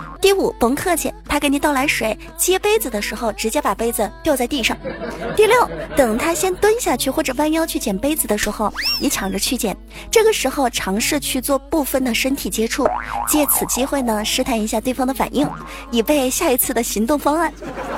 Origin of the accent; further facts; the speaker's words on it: Wenzhou, Zhejiang, China; 毕竟我们温州人嘛，生意头脑还是在的。